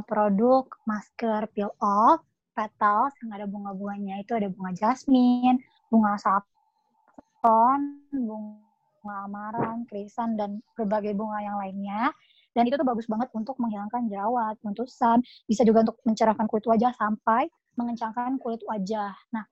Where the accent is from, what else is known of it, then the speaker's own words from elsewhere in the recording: Jakarta, Indonesia; Aku asli Jakarta.